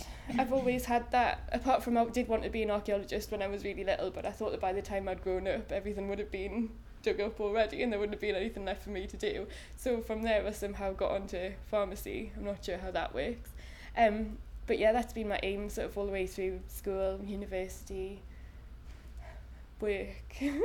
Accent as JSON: {"language": "English", "town": "Newcastle upon Tyne", "region": "North East England", "country": "United Kingdom", "said": "I'm 26 and I come from Newcastle upon Tyne."}